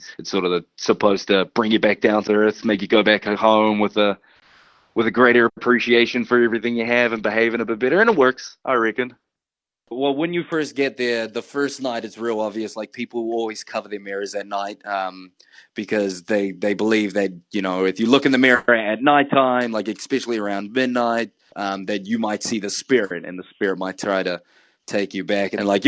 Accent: Samoa; now in New Zealand; I'm based in New Zealand, but I was raised in Samoa for a bit.

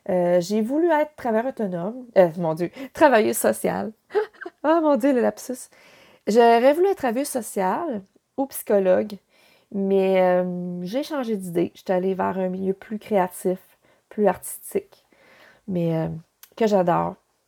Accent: Kedgewick, New Brunswick, Canada; now in Quebec, Canada; moi, je viens du Nouveau-Brunswick, de Kedgewick, au nord du Nouveau-Brunswick, et collée sur le Québec, fait que c'est pour ça que j'ai pas d'accent. Mais j'en ai perdu. J'avais un petit peu d'accent de Kedjouikois. Mais là, j'en ai perdu. Je suis rendue une Québécoise.

